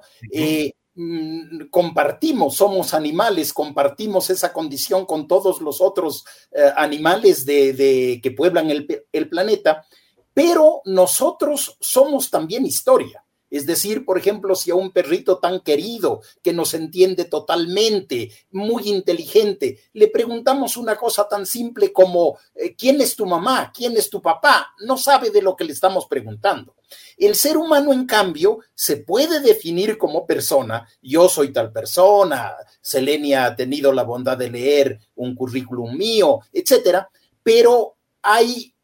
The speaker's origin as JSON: {"language": "Spanish", "country": "Ecuador", "said": "yo soy ecuatoriano, mi patria es la República del Ecuador"}